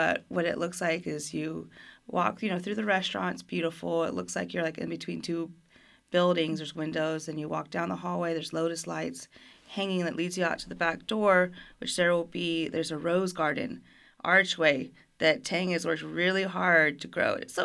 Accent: Germany; also born or lived in Fort Worth, United States; And I'm a military brat, so I grew up overseas in Germany for almost a decade and then came back to Fort Worth and to States.

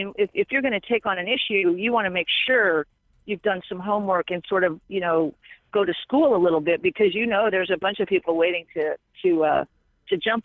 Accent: New York, United States; not just because I'm a New Yorker, but because I'm a woman, possibly

